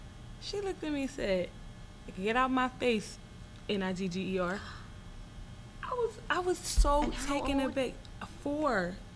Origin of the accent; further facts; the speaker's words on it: Philadelphia, Pennsylvania, United States; I'm from Philadelphia.